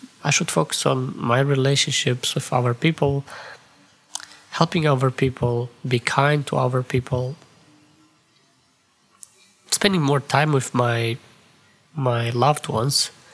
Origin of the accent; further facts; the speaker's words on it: Moldova; especially from my country where I came from Moldova